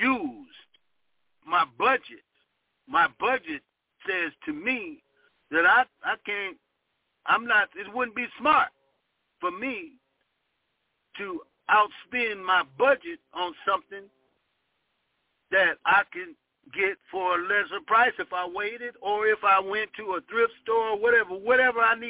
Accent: Ohio, United States; moved away; But put it on his, because I'm from Ohio, we have tree lawns.

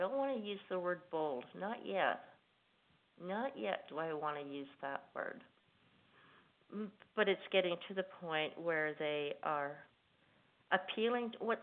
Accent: Canada; As you know, I hail from Canada.

